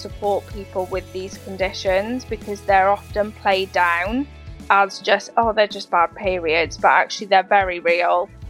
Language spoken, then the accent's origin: English; Wrexham, Wales, United Kingdom; I'm from near Wrexham in North Wales.